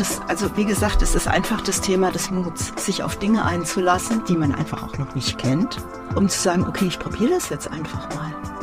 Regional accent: Mainz, Rhineland-Palatinate, Germany; moved away as an adult; Also das war so meine Heimat, bis ich nach dem Grundstudium dann Mainz verließ, ja.

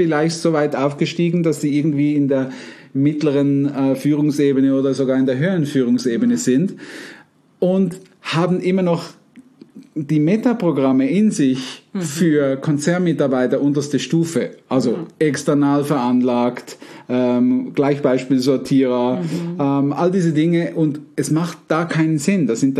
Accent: Winterthur, Zurich, Switzerland; dass sie da auch in Winterthur, wo ich aufgewachsen bin, sich bewegt.

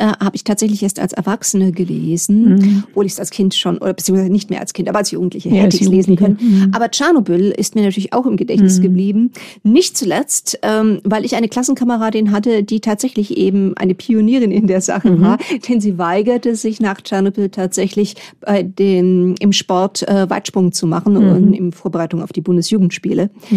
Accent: Bamberg, Bavaria, Germany; meine Großeltern mütterlicherseits nicht in Bamberg, meiner Heimatstadt, wohnten, sondern etwas weiter außerhalb.

